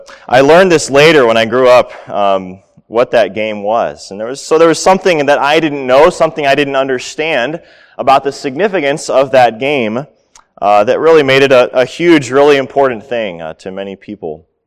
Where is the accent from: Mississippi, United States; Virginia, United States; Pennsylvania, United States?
Pennsylvania, United States; I grew up near Pittsburgh.